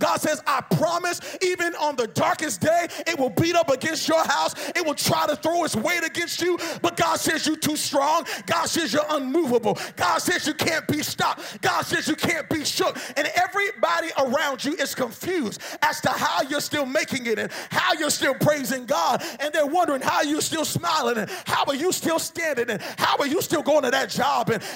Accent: Boston, Massachusetts, United States; I grew up in Boston.

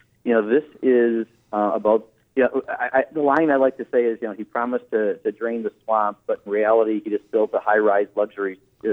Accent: Kenosha, Wisconsin, United States; Kenosha, as you know, is my hometown, and you know, grew up there. Still know a lot of people down there.

